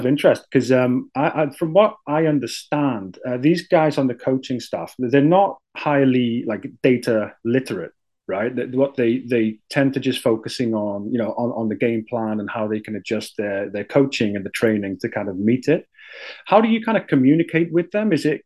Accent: North West England, United Kingdom; now in Japan; I know you're over there in Merseyside, my hometown. I do miss that place, but you know, Japan has its benefits too.

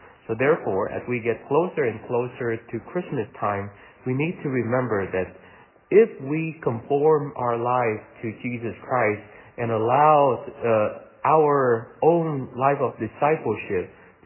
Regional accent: Vietnam; When I was growing up in Vietnam

